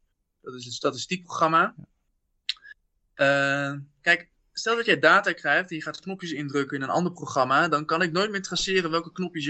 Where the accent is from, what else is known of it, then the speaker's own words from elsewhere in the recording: Netherlands; Kijk, ik ben een Nederlandse, witte, hoogopgeleide man die vanuit Nederland dit onderzoek deed.